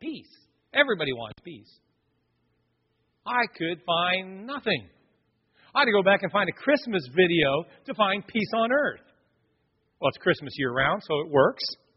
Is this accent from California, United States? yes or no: yes; San Francisco, California, United States; I grew up in San Francisco in the 60s.